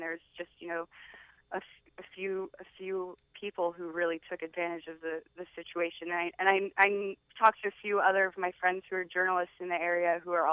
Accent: Baltimore, Maryland, United States; I've worked in the comic for years, and I'm back in my hometown of Baltimore.

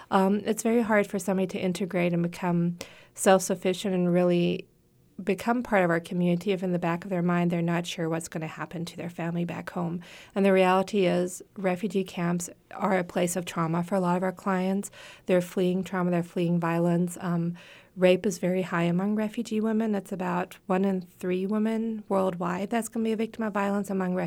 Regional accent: United States; which as an American makes me very sad because we're proud of our country.

